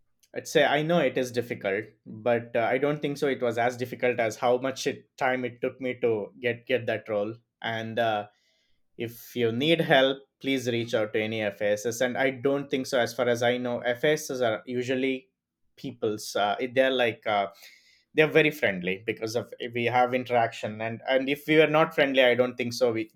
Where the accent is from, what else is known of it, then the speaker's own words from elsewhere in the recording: India; So I speak fast as an Indian. So we speak I think 3 times more faster than Americans.